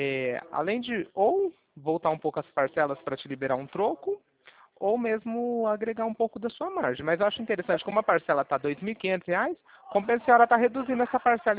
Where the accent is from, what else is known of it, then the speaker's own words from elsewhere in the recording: São Paulo, Brazil; eu sou de São Paulo.